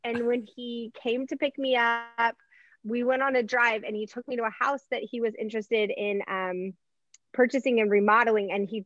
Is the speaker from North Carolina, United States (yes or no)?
no; San Diego, California, United States; So I was raised here in San Diego. And I was one of five.